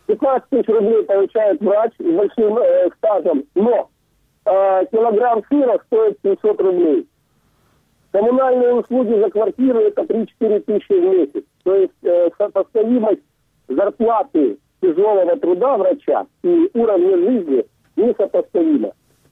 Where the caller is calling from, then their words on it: Sevastopol, Ukraine; Да-да-да, я из Севастополя.